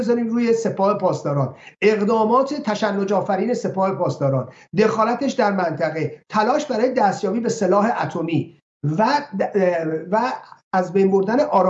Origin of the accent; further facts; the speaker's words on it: Iran; ما به عنوان یک ایرانی چه بایست بکنیم، یا خواسته ما به عنوان یک ایرانی چی میتونه باشه.